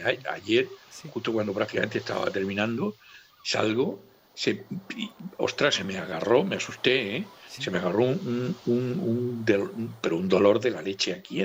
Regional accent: San Javier, Region of Murcia, Spain; Eso es que empiezan las fiestas de mi pueblo, de San Javier.

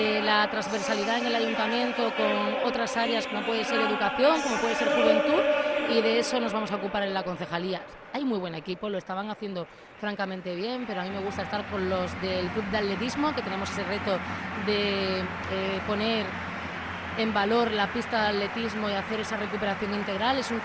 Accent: Cartagena, Region of Murcia, Spain; Yo tenía muchas ganas por trabajar por mi tierra, directamente en Cartagena

